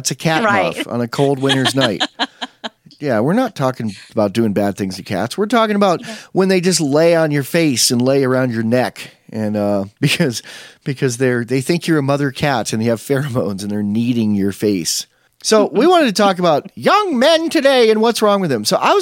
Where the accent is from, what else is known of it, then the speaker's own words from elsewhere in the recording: Chautauqua, New York, United States; I grew up in Chautauqua, which is a weird gated community in upstate New York where my mother had a store. It's got like 20,000 people in the summer and like 300 in the winter.